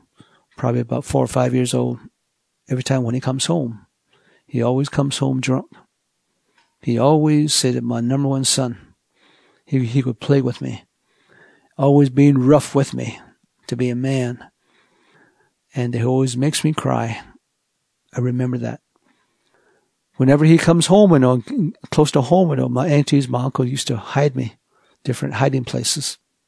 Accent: Church Rock, New Mexico, United States; also born or lived in Tohatchee; As my early remember going back, I grew up in Church Rock and at the Standing Rock.

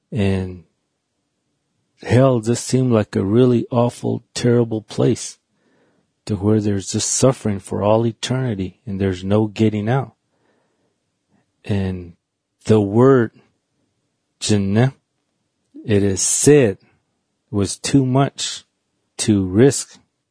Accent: Winslow, Arizona, United States; born there; I live in northeastern Arizona on the Navajo Reservation. I'm a Navajo. I was born in Winslow, Arizona, and I'm 40 years old.

